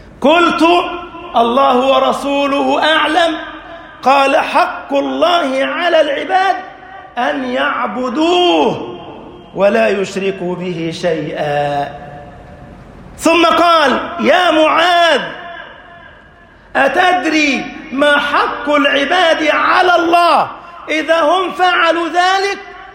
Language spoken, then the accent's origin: Arabic; Egypt; اللهم اجعل بلدنا مصر أمنا أمانا